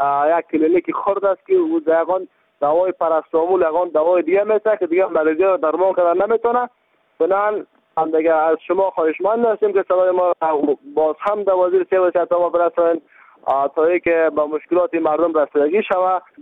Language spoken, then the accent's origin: Persian; Baghlan, Afghanistan; ولایت ما بغلان است